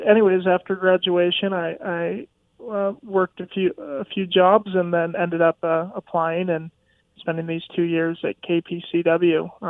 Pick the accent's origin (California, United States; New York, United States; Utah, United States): Utah, United States; Monticello; Sure. Yeah, so I grew up in Monticello, Utah, which is a town about 50 miles south of Moab in San Juan County.